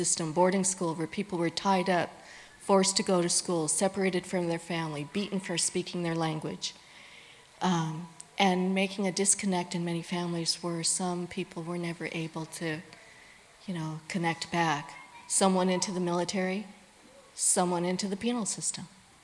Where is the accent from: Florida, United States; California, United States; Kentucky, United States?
California, United States; So, a few years after that, we moved to Orange County. So I grew up in Orange County, and that was very interesting. I never felt like I fit.